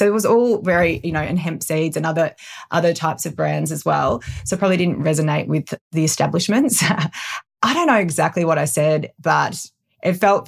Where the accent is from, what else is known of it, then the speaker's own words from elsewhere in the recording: Melbourne, Victoria, Australia; now in Gold Coast, Australia; You know, I'm originally from Melbourne